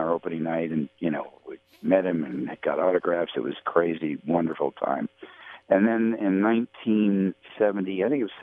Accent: Cleveland, Ohio, United States; I'm from Cleveland, by the way, born there.

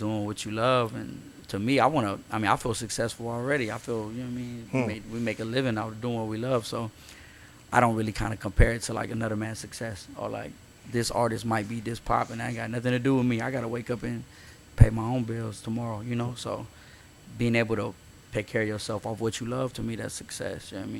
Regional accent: Houston, Texas, United States; now in Los Angeles, United States; I talk about this shit all the time in LA, because it's like, we're from Houston, so we way different.

